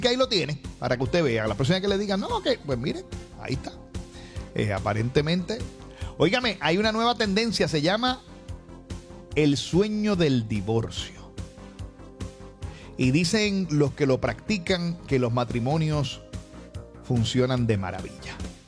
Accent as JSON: {"language": "Spanish", "country": "Puerto Rico", "said": "nosotros somos insulares los puertorriqueños porque nos quedamos mirando para adentro"}